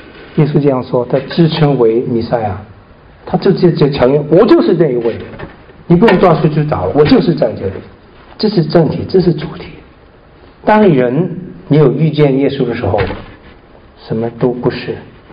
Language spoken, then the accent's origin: Chinese; China; 我们中国人也是很厉害